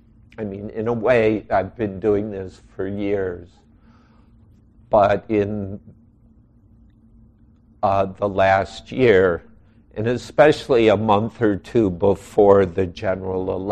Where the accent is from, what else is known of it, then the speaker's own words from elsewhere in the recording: Chicago, Illinois, United States; Baltimore, Minneapolis, and Chicago, my hometown